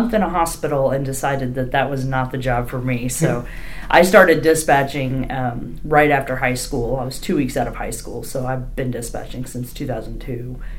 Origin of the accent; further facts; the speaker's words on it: Missouri, United States; moved away as an adult; I grew up in southern Missouri in Wright County. So, and I moved up here in 2005.